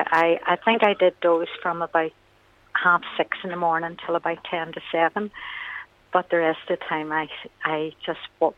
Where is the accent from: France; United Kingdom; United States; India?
United Kingdom; Belfast, Northern Ireland; I'm from West Belfast, originally. But no, I live in North Belfast now. But originally I was from West Belfast.